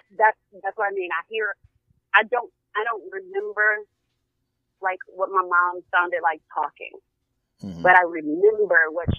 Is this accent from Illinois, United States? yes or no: no; Detroit, Michigan, United States; I'm from Detroit. Nothing impresses me.